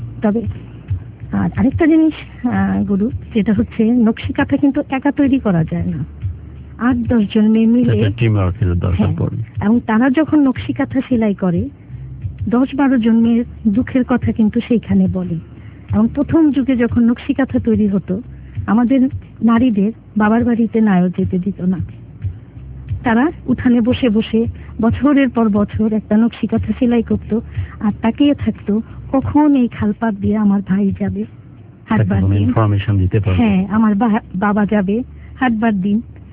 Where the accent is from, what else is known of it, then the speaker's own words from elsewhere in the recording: Dhaka, Dhaka Division, Bangladesh; আমরা জুরাইনে ছিলাম বা এখনো আছি আমাদের নিজেদের বাড়ি